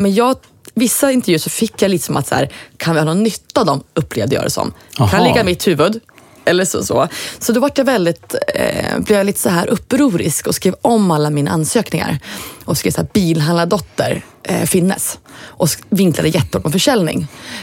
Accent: Östersund, Jämtland County, Sweden; Jag kom ifrån Östersund, hade liksom inga kontakter hemifrån

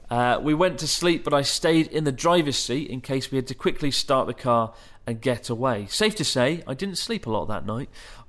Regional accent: Germany; and I'm a teacher from Germany.

